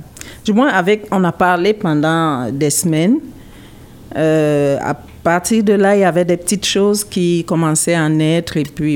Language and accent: French; Cameroon; Je viens du Cameroun.